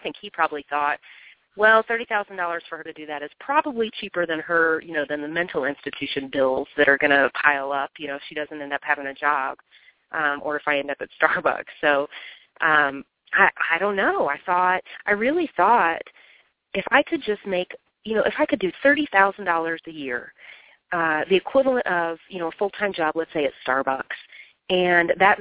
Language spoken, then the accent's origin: English; the South, United States; I grew up in the South, grew up in, you know, the rural South at some points of my life, and had lived in a couple of different trailer parks.